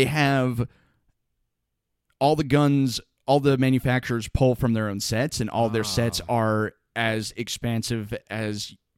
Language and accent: English; New York, United States; I am a New Yorker.